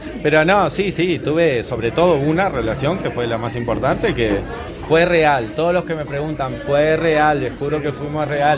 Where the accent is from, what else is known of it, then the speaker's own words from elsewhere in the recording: Buenos Aires, Argentina; born there; Nací en Buenos Aires y la verdad nunca me dediqué a los medios, pero de chiquito me empecé a modelar.